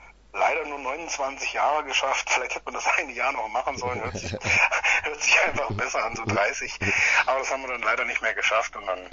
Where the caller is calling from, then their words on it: Heringen, Hesse, Germany; Wir kommen aus Heringen an der Werra. Das ist so ziemlich in der Mitte des Landes.